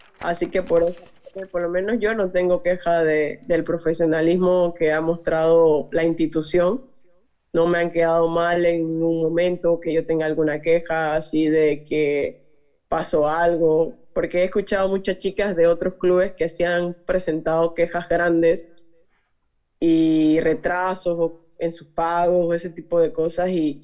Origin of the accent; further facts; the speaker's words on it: Panama; Y en Panamá, o sea, no me trataron como yo pensé que me iban a tratar siendo panameña, ¿no?